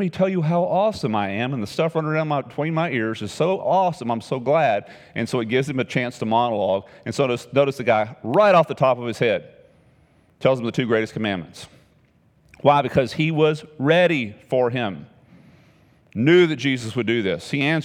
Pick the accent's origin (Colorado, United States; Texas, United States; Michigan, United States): Texas, United States; I lived in East Texas, Beaumont area, and I was coming home to my hometown, which was about 30 minutes away